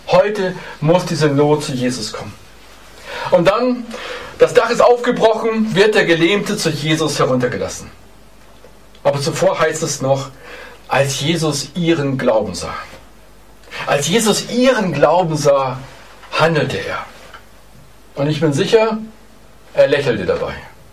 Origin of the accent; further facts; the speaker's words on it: Elmshorn, Schleswig-Holstein, Germany; Ich denke an eine sehr verrückte Szene zurück in meiner Heimatstadt Elmshorn.